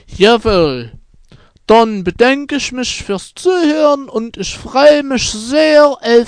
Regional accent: eastern Germany, Germany; Ich komme ursprünglich aus der Ostzone. Aber nun bin ich im Westen gelandet

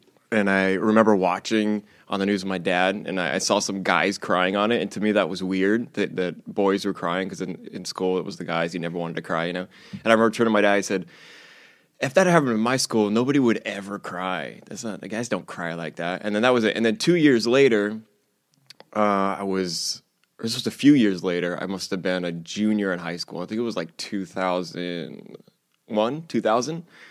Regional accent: San Diego, California, United States; I grew up in San Diego.

